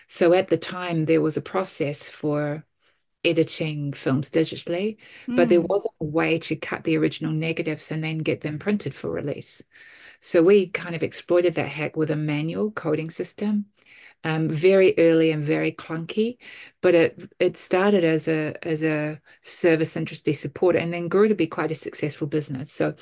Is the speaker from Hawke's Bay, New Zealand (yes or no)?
no; Auckland, New Zealand; I grew up in Auckland. So unlike many people who live in Auckland, I actually grew up here. For the last 15 years or so of my working life, I've spent a lot of time offshore, either virtually or traveling.